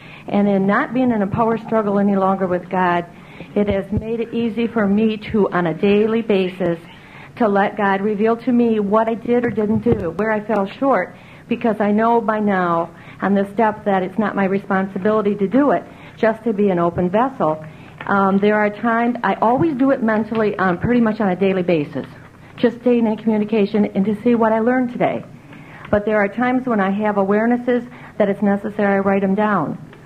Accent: Grand Rapids, Michigan, United States; I'm from Grand Rapids, Michigan.

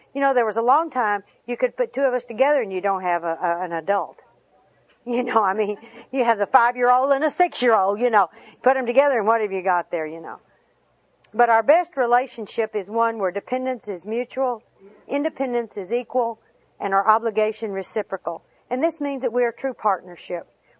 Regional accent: the South, United States; I don't remember, because, I mean, we're from the South. We go barefoot a lot.

